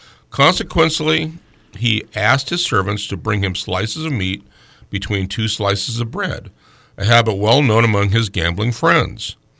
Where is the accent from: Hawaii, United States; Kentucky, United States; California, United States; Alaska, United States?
Alaska, United States; Fairbanks; We're from Fairbanks, so we're going with the former.